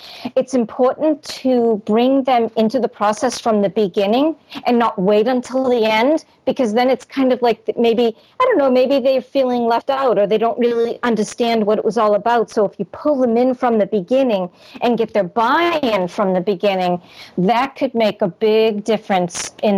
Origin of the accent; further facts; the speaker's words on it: Massachusetts, United States; accent: Boston; that's my Boston accent sneaking in there